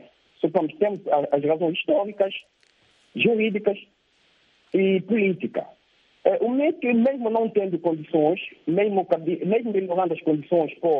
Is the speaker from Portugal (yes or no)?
no; Cabinda, Angola; Eu sou angolano no bilhete. Antropologicamente, culturalmente, historicamente, juridicamente, não sou angolano e o povo de Cabinda não se sente angolano.